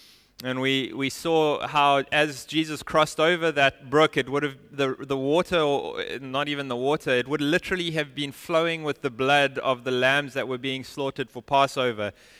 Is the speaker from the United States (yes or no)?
no; South Africa; moved away as an adult; We're South African, so Thanksgiving is only something we've started celebrating since we've been here.